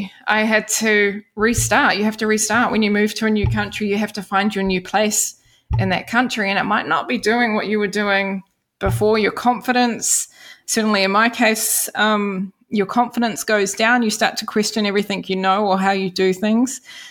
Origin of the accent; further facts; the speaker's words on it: New Zealand; accent: New Zealand; All my New Zealand accent throws them off, but again, I feel stronger and confident that I can bounce back from some of that.